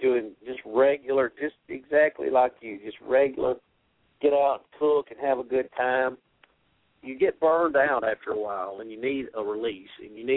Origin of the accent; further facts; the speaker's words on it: South Carolina, United States; I grew up in South Carolina.